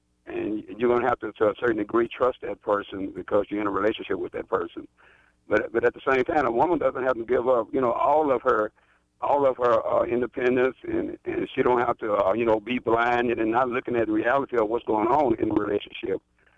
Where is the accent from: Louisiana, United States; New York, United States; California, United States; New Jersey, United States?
Louisiana, United States; Monroe; from Monroe, Louisiana.